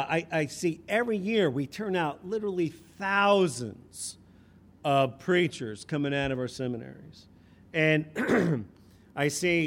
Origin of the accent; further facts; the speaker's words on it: New Jersey, United States; moved away; also born or lived in Texas; I came from Texas, grew up in New Jersey, moved out 18 years ago, raised my family there, my children.